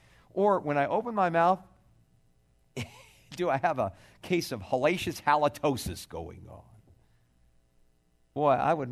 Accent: California, United States; Chuck Smith, I'm from Southern California, and I kind of know about Calvary Chapel

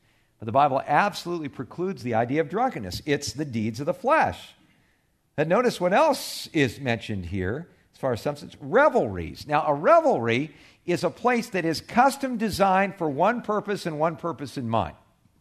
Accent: California, United States; I grew up in one in California.

